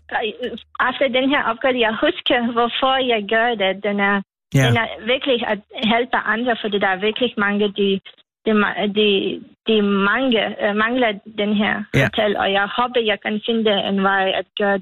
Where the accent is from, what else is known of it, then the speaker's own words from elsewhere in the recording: Lithuania; Danish is a second language; now in Denmark; Jeg er fra Litauen.